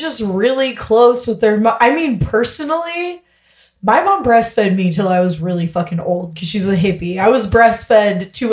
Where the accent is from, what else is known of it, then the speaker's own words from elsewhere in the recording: California, United States; I grew up in Northern California, kind of hippy dippy like vibes on kind of like a communal like ranch type thing where lots of people were living.